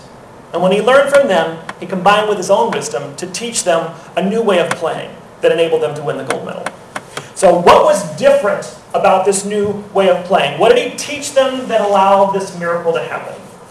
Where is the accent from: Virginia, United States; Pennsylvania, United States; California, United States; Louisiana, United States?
Louisiana, United States; Of course, when I was growing up in Louisiana, we didn't have much ice, period